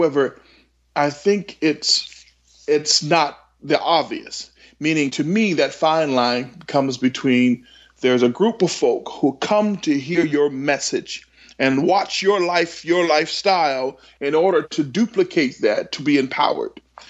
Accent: Los Angeles, California, United States; No, I'm from Los Angeles, California. I'm from a huge family.

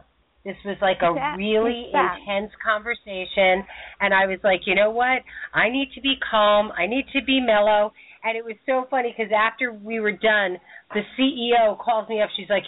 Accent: New York, United States; So today we're broadcasting from my hometown, well, home area of Westchester County.

